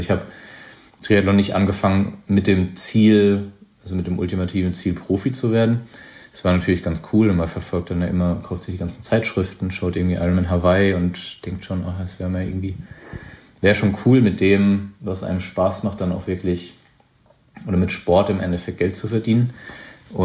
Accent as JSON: {"language": "German", "region": "Baden-Württemberg", "country": "Germany", "tie": "born or raised there", "said": "mein Weinheim grenzt an den Odenwald, wo ich aufgewachsen bin"}